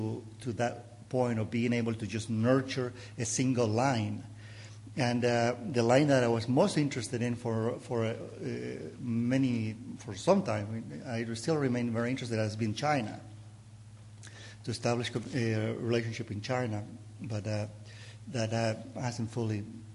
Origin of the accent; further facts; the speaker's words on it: Nicaragua; moved away as an adult; also born or lived in Honduras; I am originally from Nicaragua, but I trained in Honduras.